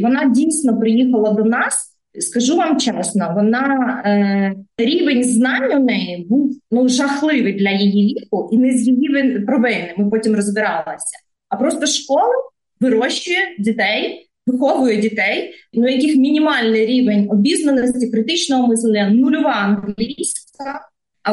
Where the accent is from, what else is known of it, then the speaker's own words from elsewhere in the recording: Crimea, Ukraine; moved away as an adult; Так як я сама з Криму з 14 року виїхала звідти через окупацію